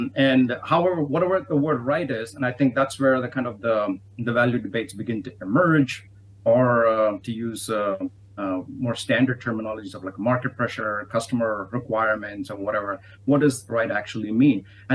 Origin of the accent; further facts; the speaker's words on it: India; since I'm originally from India, I was paying attention to the India-US nuclear agreement around that time